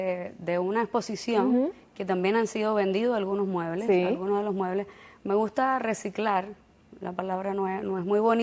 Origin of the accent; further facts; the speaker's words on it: Havana, Cuba; moved away as an adult; now in Chile; Nací en La Habana, me fui a los 19 años, y llegué a Chile, no me acostumbré con el frío